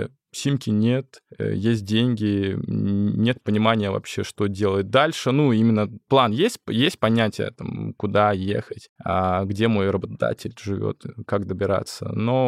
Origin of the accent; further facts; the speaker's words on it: Siberia, Russia; moved away; я же еще из Сибири.